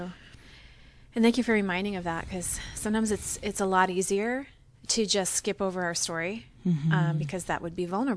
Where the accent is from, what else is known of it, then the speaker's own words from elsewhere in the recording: Maine, United States; So I actually was born and raised in Maine.